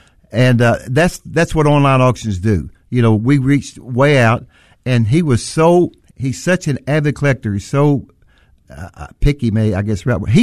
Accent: Missouri, United States; Yeah, we're originally from Missouri.

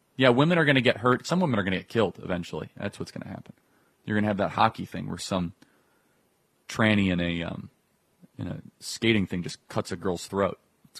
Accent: Chicago, Illinois, United States; I'm from Chicago. We don't have any of this stuff.

